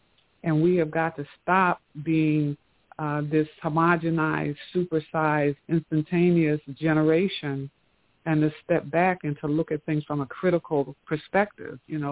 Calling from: Atlanta, Georgia, United States; I'm calling from Atlanta.

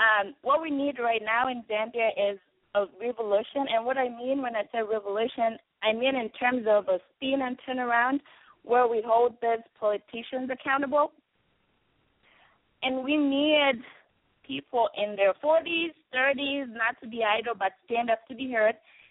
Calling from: Medford, Oregon, United States; I'm calling from Medford, Oregon

